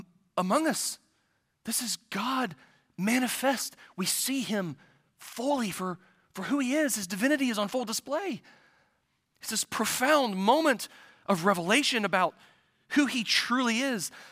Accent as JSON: {"language": "English", "region": "Ohio", "country": "United States", "said": "She was from Mississippi. I was from Ohio. Two worlds colliding."}